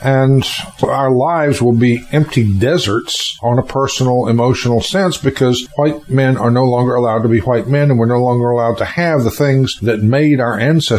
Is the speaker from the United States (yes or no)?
yes; North Carolina, United States; In my home state of North Carolina, both were illegal.